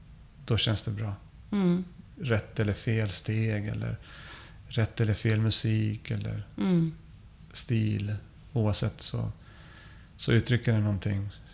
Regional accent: Uruguay; Swedish is a second language; now in Sweden; Jag är ursprungligen från Sydamerika, från Uruguay

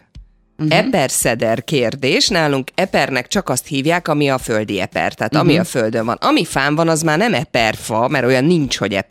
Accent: Esztergom, Komárom-Esztergom, Hungary; én esztergomi vagyok, tehát, hogy Észak-Magyarország

